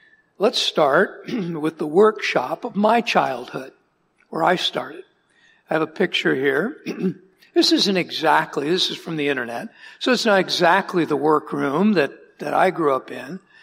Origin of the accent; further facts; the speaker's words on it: Arizona, United States; I'm from Arizona, filling in for Pastor Levi again this morning.